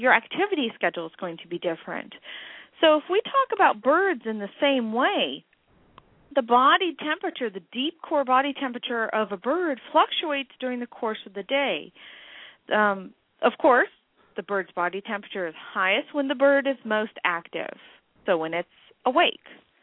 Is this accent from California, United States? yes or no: yes; California, United States; Knowing that I grew up in California, we saw a lot of these in our backyard.